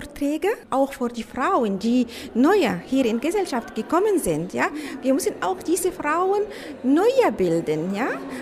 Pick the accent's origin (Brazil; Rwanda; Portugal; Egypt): Egypt; now in Tübingen, Germany; ich komme aus Ägypten. Ich wohne in Tübingen seit 13, 14 Jahren.